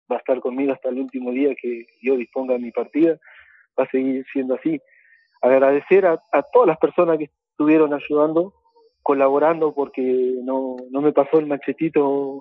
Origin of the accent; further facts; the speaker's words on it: Ingeniero Jacobacci, Río Negro, Argentina; Pero somos de Jacobacci, no desconocemos la realidad.